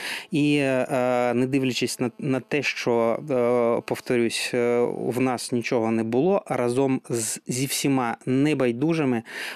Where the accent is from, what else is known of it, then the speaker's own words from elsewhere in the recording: Donbas, Ukraine; бо ми самі з Донбасу, і ми висуваємося в цьому регіоні